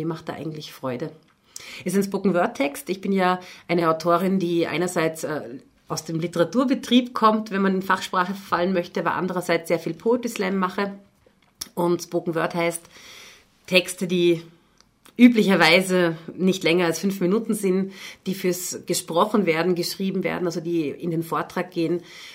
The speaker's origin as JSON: {"language": "German", "region": "Upper Austria", "country": "Austria", "tie": "born or raised there", "said": "Ich bin ja in Oberösterreich aufgewachsen"}